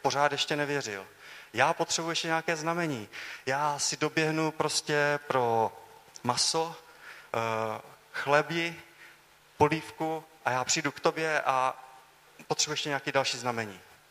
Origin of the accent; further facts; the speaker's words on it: Dřevohostice, Olomouc Region, Czechia; Já pocházím z Dřevolostic, jsem takový balík z vesnice.